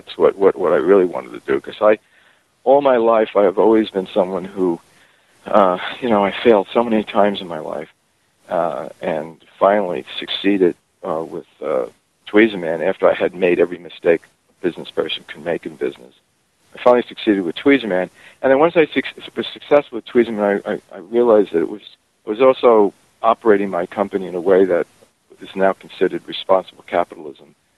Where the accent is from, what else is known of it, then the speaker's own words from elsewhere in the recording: United States; And as an American, I wanted to see if I could be helpful.